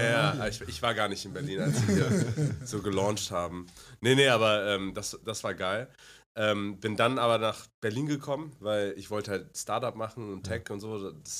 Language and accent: German; Hong Kong; moved away as an adult; now in Germany; Ursprünglich komme ich aus Hongkong. Meine Mutter ist aber aus Taiwan, mein Vater Deutscher. Deshalb war ich da auf der deutschen Schule in Hongkong für, also internationale Schule, bis ich 18 war. Also ich bin mit 18 dann nach Deutschland gekommen